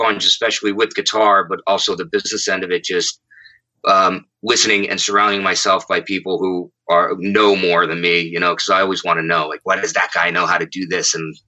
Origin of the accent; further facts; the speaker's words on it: Pennsylvania, United States; I grew up in the Scranton-Wilkes-Barre area, and the hardcore scene there was pretty big because we were so close to the New York hardcore scene.